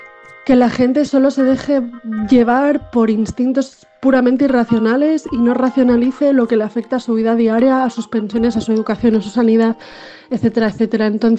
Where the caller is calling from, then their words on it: Valladolid, Castile and León, Spain; moved away; soy de Valladolid, pero resido en Lisboa, en Portugal.